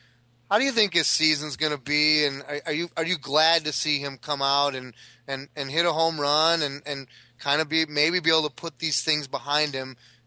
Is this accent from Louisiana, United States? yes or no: no; Milwaukee, Wisconsin, United States; And I am from Milwaukee, Wisconsin. You know, I grew up watching Ben Ogilvie and Gorman Thomas